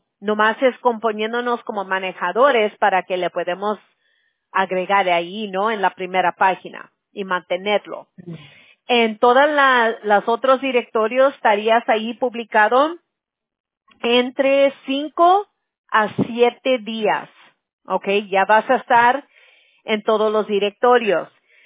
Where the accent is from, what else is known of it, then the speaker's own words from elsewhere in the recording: United States; born there; Yo nací aquí en los Estados Unidos. Mis abuelos eran de México, pero yo tengo mucha familia, bueno, al lado de mi abuela materna, hay muchos que son cubanos